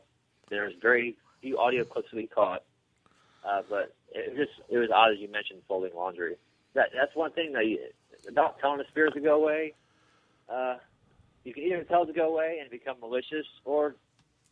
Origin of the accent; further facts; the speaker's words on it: New Jersey, United States; I'm from Jersey. I should know it.